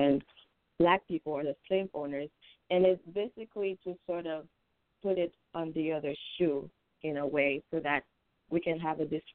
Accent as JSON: {"language": "English", "country": "Haiti", "said": "I'm 21 years old. If you can tell from the accent, I am from Haiti."}